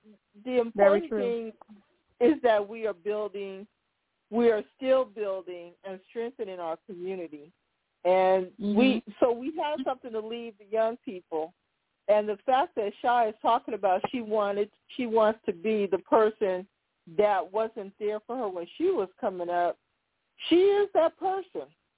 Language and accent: English; Fresno, California, United States; I would tell people, I'm from Southwest Fresno.